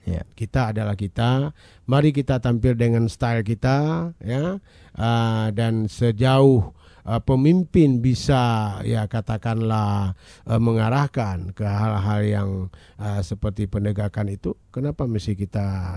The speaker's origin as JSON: {"language": "Indonesian", "region": "Aceh", "country": "Indonesia", "said": "Karena bagaimanapun penegakan syariat Islam bagi kita Aceh tidak ada tawar menawar lagi, ya."}